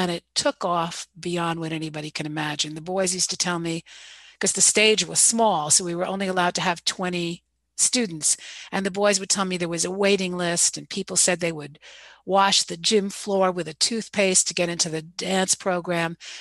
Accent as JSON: {"language": "English", "town": "Westchester", "region": "New York", "country": "United States", "tie": "born or raised there", "said": "Many, many years ago, when I was an 18-year-old girl growing up in Westchester, New York, and flunking out of high school"}